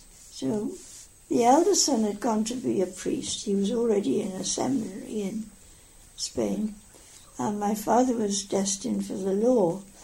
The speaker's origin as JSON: {"language": "English", "region": "Wales", "country": "United Kingdom", "tie": "born or raised there", "said": "I was born and brought up in Wales, in Pembrokeshire."}